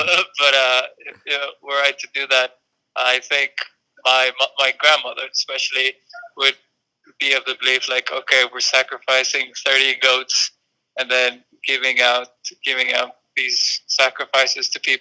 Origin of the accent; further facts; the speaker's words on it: Muscat, Oman; I am from Muscat, the capital of the Sultanate of Oman. My background is I lived 17 years in Oman. I went to international schools with British curriculum